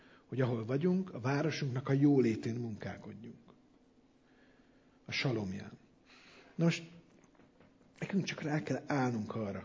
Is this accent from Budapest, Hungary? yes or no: yes; Budapest, Hungary; now in Szeged, Hungary; Nekünk már az nagy dolog volt, hogy Pestről jöttünk, és itt Szegeden elkezdtek, nem is ismernek, de köszönni.